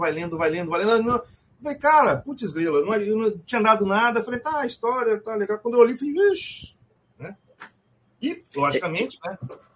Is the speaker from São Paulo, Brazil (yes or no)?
no; Vitória, Espírito Santo, Brazil; eu sou do Espírito Santo, sou de Vitória. Sou capixaba.